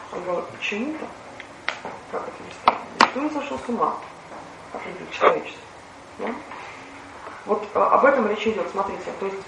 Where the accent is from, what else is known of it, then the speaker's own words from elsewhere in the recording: Moscow, Russia; Я из Москвы.